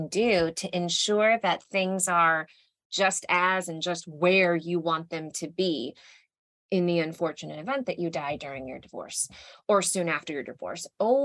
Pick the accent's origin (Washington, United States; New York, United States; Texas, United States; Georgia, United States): Texas, United States; You're the one from here. I'm from Texas.